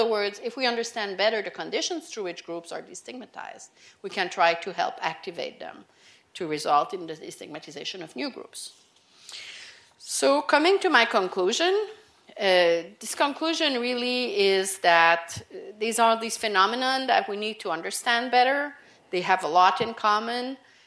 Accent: Canada; as a Canadian, when I was a teenager, Pierre-Éliott Trudeau, the then prime minister, decided to pass a policy defining Canadian society as multicultural.

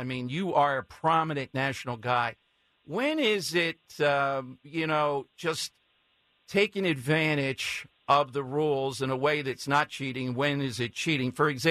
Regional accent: Philadelphia, Pennsylvania, United States; I'm from South Philly.

